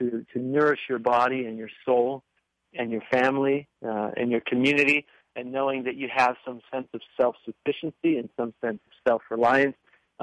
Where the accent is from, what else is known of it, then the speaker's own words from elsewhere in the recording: Montana, United States; I grew up on meat. I mean, I grew up in Montana, you know, meat, potatoes diet.